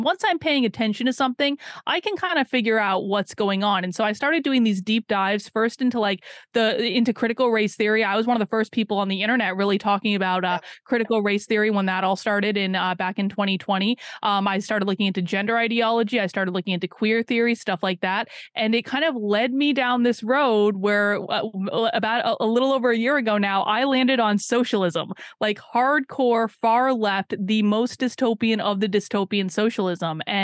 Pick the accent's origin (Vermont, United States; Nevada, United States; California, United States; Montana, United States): Vermont, United States; I grew up in Vermont.